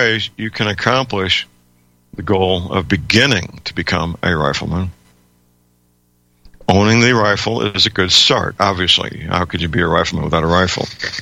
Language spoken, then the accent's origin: English; United States; And growing up in the United States in the early 1950s, that was just part of the mass culture of little boys and little girls